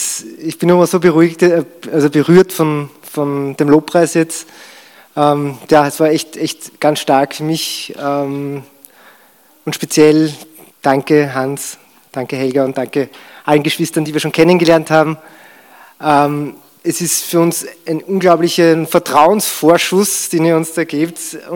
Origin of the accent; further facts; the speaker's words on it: Lower Austria, Austria; now in Vienna, Austria; Wir kommen eben aus Niederösterreich ursprünglich, wohnen jetzt in Wien.